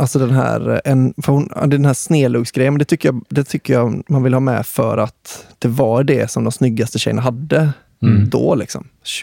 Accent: Kungälv, Västra Götaland County, Sweden; hon är från Kungsbacka, jag är från Kungälv.

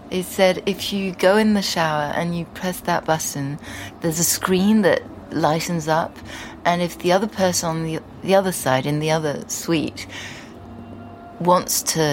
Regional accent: London, United Kingdom; born there; English is a second language; And I was born in London, my elder sister was born in London

